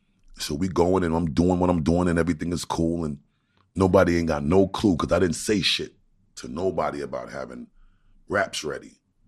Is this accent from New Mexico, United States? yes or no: no; Brooklyn, New York, United States; And I'm saying to myself, I'm from Brooklyn. And the mentality back then was everybody from Long Island was pussy. You know, it's the suburbs.